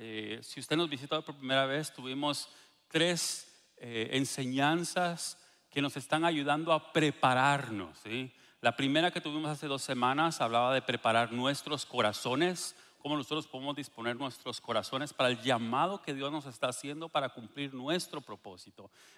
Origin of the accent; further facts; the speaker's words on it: Guatemala; cuando yo era pequeño, nosotros vivíamos en Guatemala, yo soy de Guatemala, ¿sí? La gloriosa tierra de Guatemala, ¿sí?